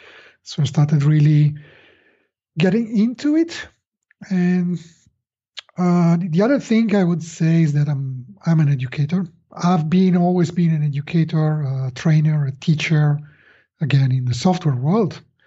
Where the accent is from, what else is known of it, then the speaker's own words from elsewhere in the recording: Italy; Italy, of course. I'm from Italy. We have some beautiful locations here.